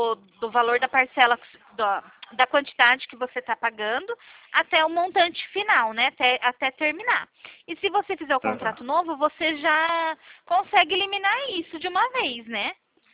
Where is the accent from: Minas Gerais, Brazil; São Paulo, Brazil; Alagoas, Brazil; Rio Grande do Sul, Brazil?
São Paulo, Brazil; não sou do Rio de Janeiro, sou de São Paulo.